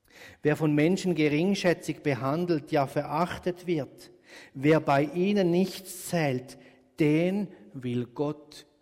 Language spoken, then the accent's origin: German; Switzerland; Als Schweizer haben wir ja ein bisschen die verinnerlichte Kultur: nicht gemotzt ist genug gelobt.